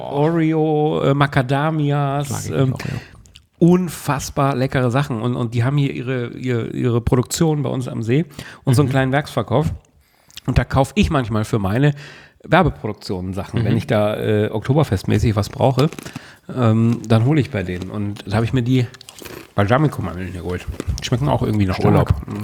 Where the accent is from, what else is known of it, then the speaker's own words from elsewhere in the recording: Germany; als Deutscher wird man